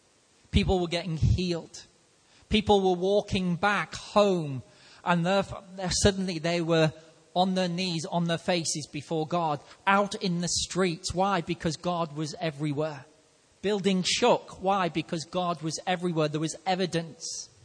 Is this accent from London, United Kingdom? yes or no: no; Liverpool, North West England, United Kingdom; now in England; I'm from Liverpool, and I was part of a shipping company in Liverpool for several years before I actually moved down south. And my accent starts coming out now.